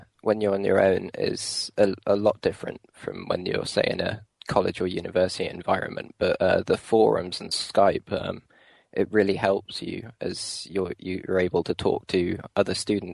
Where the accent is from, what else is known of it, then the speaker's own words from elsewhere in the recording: Paignton, South West England, United Kingdom; I'm from Paignton and I'm on the games development course.